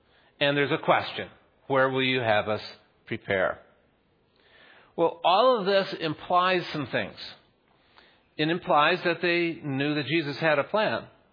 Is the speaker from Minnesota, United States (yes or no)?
yes; Minnesota, United States; accent: Minnesota; just for those of you who are watching my Minnesota accent.